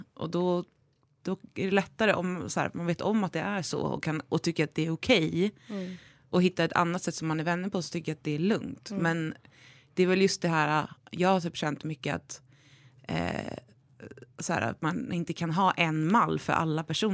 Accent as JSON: {"language": "Swedish", "town": "Stockholm", "region": "Stockholm County", "country": "Sweden", "said": "jag är från Stockholm men jag liksom, jag har typ en kompis från så här barndomen kvar."}